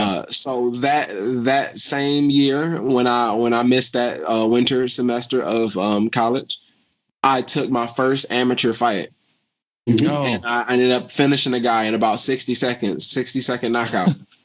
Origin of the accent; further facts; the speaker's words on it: Detroit, Michigan, United States; it was tough growing up in Detroit.